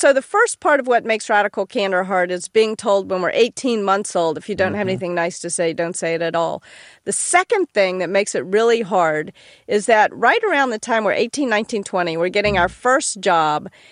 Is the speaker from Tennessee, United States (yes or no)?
yes; Memphis, Tennessee, United States; I'm from Memphis, by the way